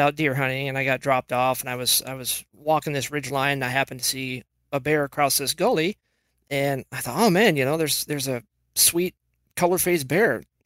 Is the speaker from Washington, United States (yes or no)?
yes; Washington, United States; I was born and raised in Washington.